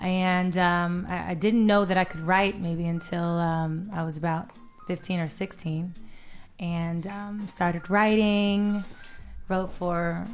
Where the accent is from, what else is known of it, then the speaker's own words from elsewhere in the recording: West Covina, California, United States; now in Atlanta, United States; I grew up in West Covina.